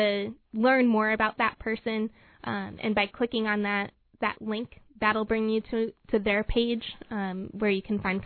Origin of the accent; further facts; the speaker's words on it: Connecticut, United States; Yeah, so I grew up here in the Diocese of Bridgeport